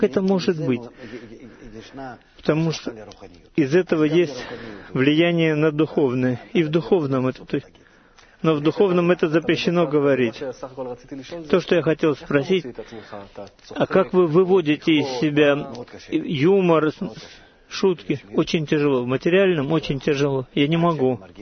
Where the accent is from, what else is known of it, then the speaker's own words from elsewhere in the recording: Russia; moved away; Когда я приехал из России, из того места, где жили евреи, там маленький городок